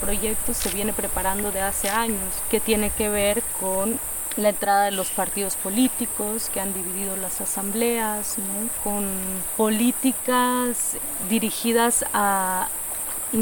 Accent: Oaxaca, Mexico; Como la historia de mi pueblo también y la vida de este pueblo, porque pues es el agua, es lo que nos ha mantenido durante nuestra existencia aquí como pueblo zoque, ¿no?

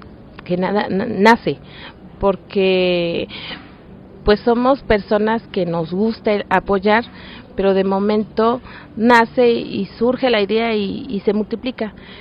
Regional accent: Veracruz, Mexico; vengo de la Sierra de Songolica.

